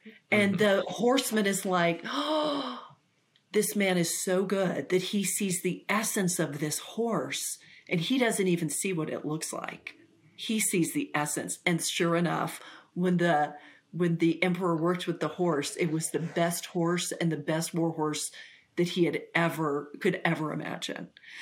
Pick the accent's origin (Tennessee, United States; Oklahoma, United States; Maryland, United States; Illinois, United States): Oklahoma, United States; Ponca City; And the place I grew up was in Ponca City, Oklahoma, which is such a special place.